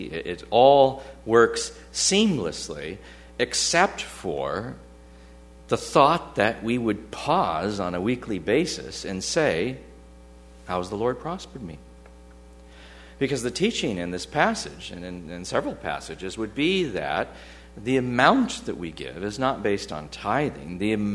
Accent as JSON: {"language": "English", "country": "United States", "said": "Now, as an American, I reacted against that."}